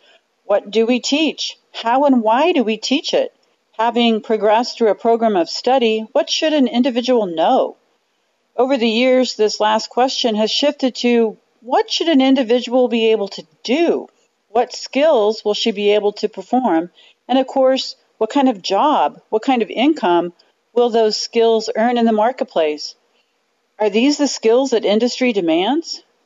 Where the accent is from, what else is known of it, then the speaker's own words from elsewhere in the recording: Dodge City, Kansas, United States; from Dodge City, Kansas.